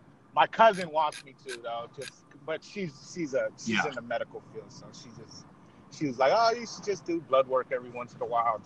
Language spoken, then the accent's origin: English; New Zealand; accent: New Zealand; Yeah. Born and raised in New Zealand. Came here, had turkey tail for the first time.